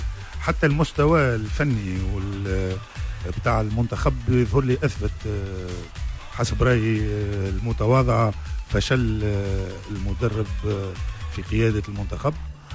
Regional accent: Tunisia; مشكله كبيره في عندنا في تونس في الليغوشي

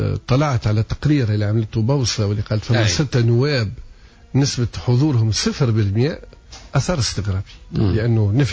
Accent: Tunisia; تونسي تسألوا يعرف اللي تركيا بدون فيزا منذ الأزل. احنا يمكن الجنسيات العربية الوحيدة أو بالقلائل اللي احنا لن ندخل من تركيا تعفيهم من الفيزا.

